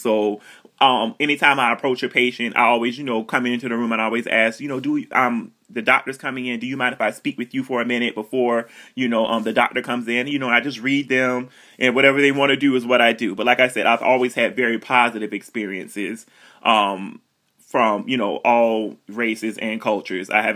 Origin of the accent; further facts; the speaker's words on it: the South, United States; being from the South and everything, there is an inherent distrust of the healthcare system, because as African American people, we haven't been a part of the healthcare system that long